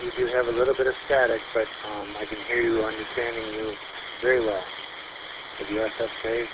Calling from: Corunna, Michigan, United States; Corunna, C-O-R-U-N-N-A, Shiawassee County.

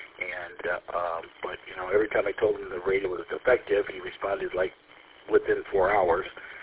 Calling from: Michigan, United States; Of course, I'm not far from Mount Clemens or Peter. I'm in the condo with the attic antenna, as you guys know.

